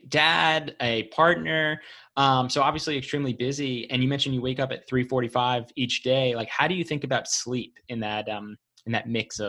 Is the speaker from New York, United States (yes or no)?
yes; New York, United States; also born or lived in California; I grew up in New York and then spent time in California. Never really felt like I found home until we moved here.